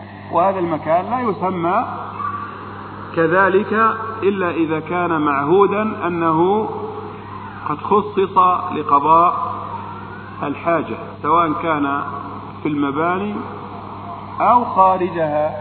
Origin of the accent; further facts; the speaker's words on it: Upper Egypt, Egypt; وأذكر وأنا طفل صغير كنت أذهب إلى بلدتي في الصعيد